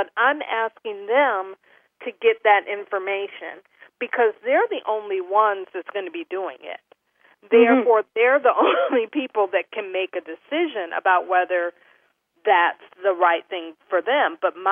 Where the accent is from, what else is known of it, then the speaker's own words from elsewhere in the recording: Cleveland, Ohio, United States; He lived right on Superior, because I'm from Cleveland